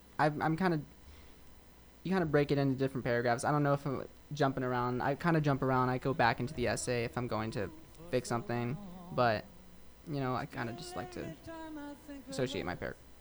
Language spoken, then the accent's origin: English; California, United States; Especially for us people from SoCal.